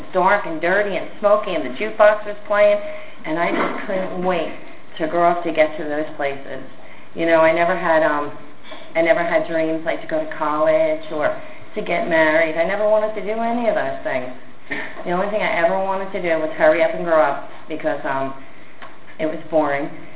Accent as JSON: {"language": "English", "region": "New Jersey", "country": "United States", "tie": "born there", "said": "And I was born in New Jersey. And we have a Jersey crew here."}